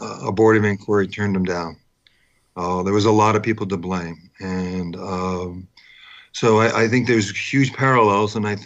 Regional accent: Falmouth, Massachusetts, United States; I grew up on the Cape and Woods Hole, which is part of Falmouth.

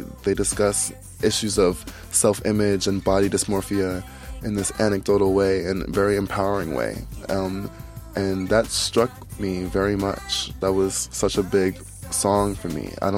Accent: New York, United States; I'm a musician from New York, a rapper.

